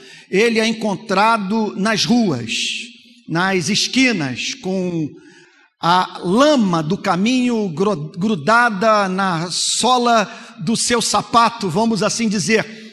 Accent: Rio de Janeiro, Brazil; eu sou carioca, nascido na Lapa, gosto de feijão preto, torço para o Botafogo

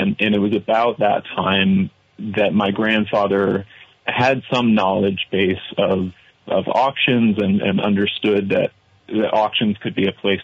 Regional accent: Chester, United States; And you know, I say I grew up in Chester. It wasn't the only place that I grew up.

